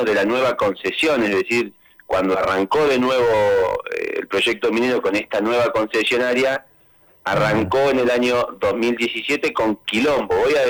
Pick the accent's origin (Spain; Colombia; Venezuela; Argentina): Argentina; Chos Malal, Neuquén; yo soy de Chosmalal